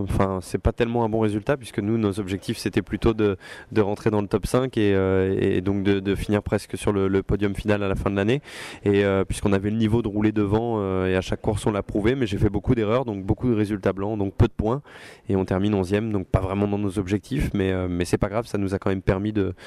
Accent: Le Mans, Pays de la Loire, France; puisque je suis natif du Mans.

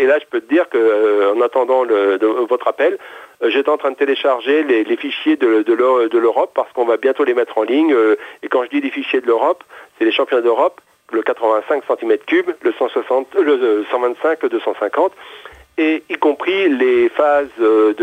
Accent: Châteaudun, Centre-Val de Loire, France; je suis originaire de Châteaudun

